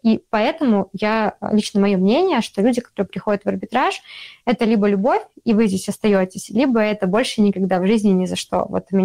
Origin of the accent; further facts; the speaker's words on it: Belarus; я из Беларуси